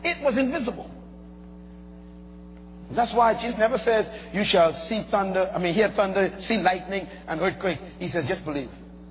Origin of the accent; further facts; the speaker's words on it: Bahamas; born there; when I was born in the Bahamas, the first thing they did was they took my foot, put it in some ink.